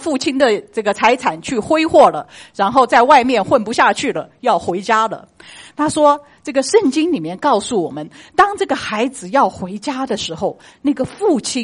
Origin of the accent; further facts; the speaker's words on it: China; 我们就像我们中国人讲的一个悲天悯人那种